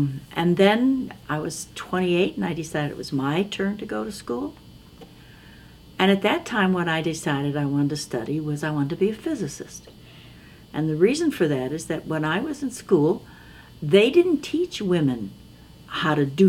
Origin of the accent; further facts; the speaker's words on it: Chicago, Illinois, United States; born there; Because basically I went to one school in Chicago. I was born in Chicago. And then we moved